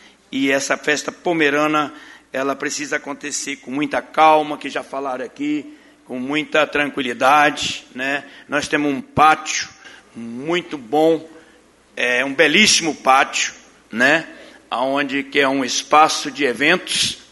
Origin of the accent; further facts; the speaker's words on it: Itaguaçu, Espírito Santo, Brazil; born there; tenho orgulho de dizer que sou pomerana, não nasci de Santa Maria de Atibá, mas nasci em Itaguaçu, mas hoje sou cidadão santamariense